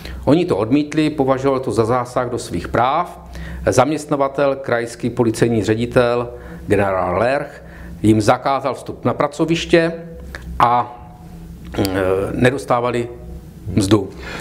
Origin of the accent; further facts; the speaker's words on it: Moravia, Czechia; jsem byl jako Moravan vychován, takže jsem z Moravy, jsem moravské národnosti